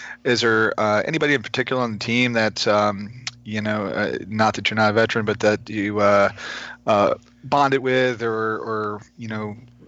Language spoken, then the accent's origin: English; Bel Air, Maryland, United States; because you and I are both from Maryland.